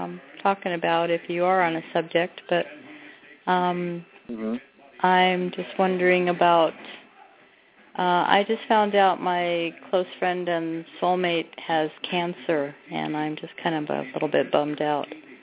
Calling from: Oregon, United States; from Oregon.

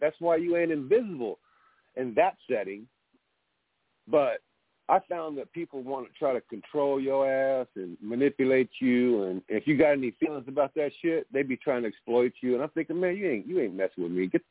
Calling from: California, United States; It's busy over here in Cali on the West Coast.

